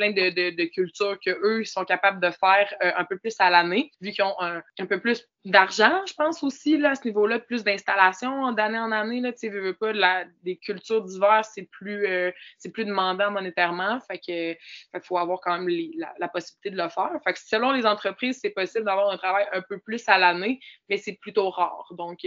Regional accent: Quebec City, Quebec, Canada; Fait que je suis partie de Québec vers la Pocatière, toute seule, comme une grande.

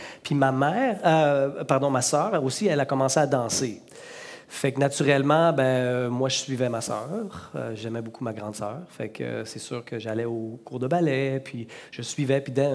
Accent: Métabetchouan-Lac-à-la-Croix, Quebec, Canada; J'ai grandi au Lac-Saint-Jean, dans un petit village, Métabetchouan-Lac-à-la-Croix.

